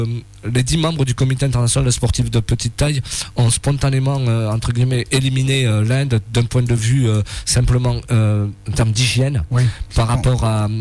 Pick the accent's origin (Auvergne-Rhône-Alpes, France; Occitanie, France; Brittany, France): Occitanie, France; Cahors; je suis natif du Lot, de Cahors.